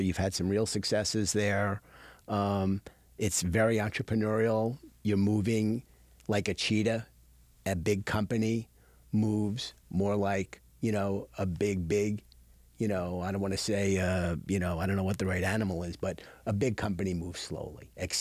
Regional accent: Queens, New York, United States; I'm a New Yorker. I grew up here. My family is from Brooklyn. I grew up in Queens. I've been here my whole life.

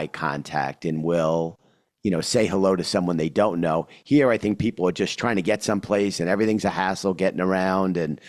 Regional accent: New York, United States; accent: New York; clearly my accent, you know, confirms instincts that I am indeed a New Yorker.

